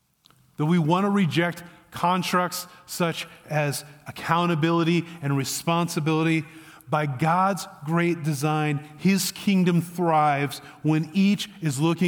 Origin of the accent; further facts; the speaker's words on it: Midwest, United States; Now I joke because I'm a Midwesterner, but I'm not a very good one.